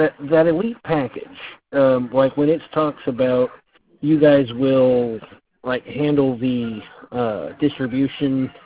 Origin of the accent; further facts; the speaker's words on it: Midwest, United States; a Midwesterner, so I'm stereotypical.